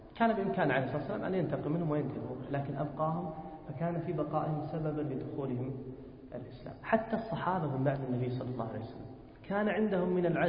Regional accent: Saudi Arabia; أحد الأطفال عندنا في السعودية

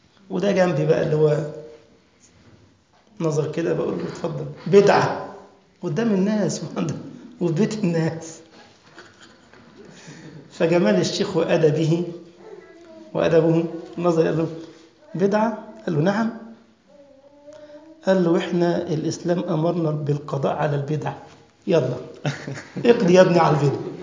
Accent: Egypt; عندنا في مصر انت عارف الموالد والكلام ده كله

